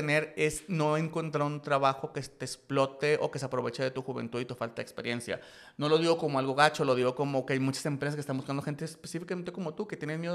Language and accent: Spanish; Mexico; pues soy mexicano, o sea, ¿por qué no tendrás permiso para trabajar en México?